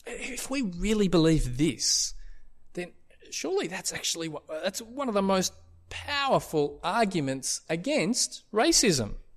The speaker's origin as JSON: {"language": "English", "country": "Australia", "said": "I mean, for me, I'm an Aussie."}